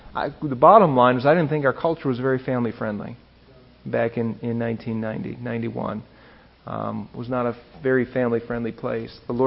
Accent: Wisconsin, United States; moved away; Some of you might have detected a bit of an accent. That's because I'm from Wisconsin. It makes me a cheesehead. 15 years ago, my family and I came down from Wisconsin to work full-time for the Family Foundation.

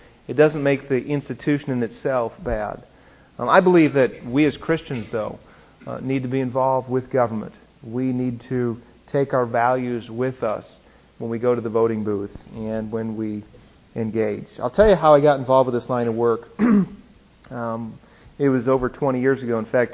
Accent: Wisconsin, United States; moved away; Some of you might have detected a bit of an accent. That's because I'm from Wisconsin. It makes me a cheesehead. 15 years ago, my family and I came down from Wisconsin to work full-time for the Family Foundation.

